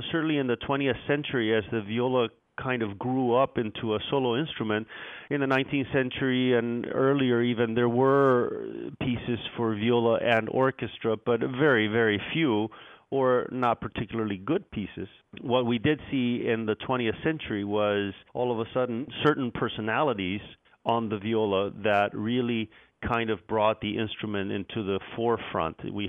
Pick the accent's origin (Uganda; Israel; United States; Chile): Chile; when I was growing up in Chile, actually, there were no young violists.